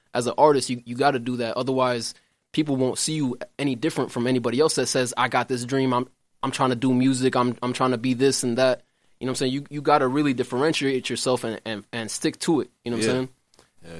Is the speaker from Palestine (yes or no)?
yes; Palestine; now in United States; Obviously, I'm from Palestine.